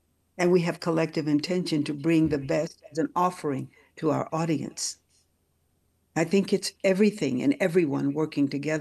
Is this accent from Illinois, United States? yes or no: no; Houston, Texas, United States; I grew up in Houston, Texas. My father was a dentist.